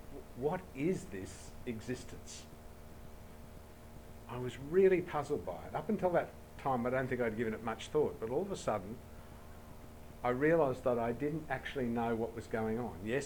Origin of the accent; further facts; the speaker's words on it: Sydney, New South Wales, Australia; And I grew up in Sydney, and I remember standing, and I grew up in middle-class suburb, quite a comfortable existence.